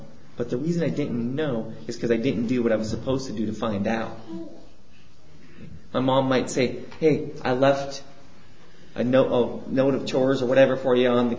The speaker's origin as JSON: {"language": "English", "town": "Great Falls", "region": "Montana", "country": "United States", "tie": "born there", "said": "Yeah, I was born in Great Falls too."}